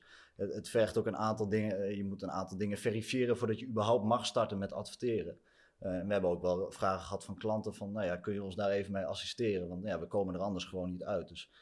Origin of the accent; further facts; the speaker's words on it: Hoogeveen, Drenthe, Netherlands; Ik kom uit Hogeveen, dat is inderdaad een stuk kleiner dan Amsterdam.